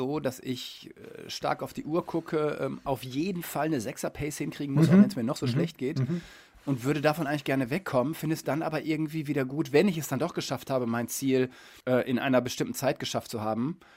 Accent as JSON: {"language": "German", "town": "Detmold", "region": "North Rhine-Westphalia", "country": "Germany", "said": "Und ich komme aus Detmold ursprünglich."}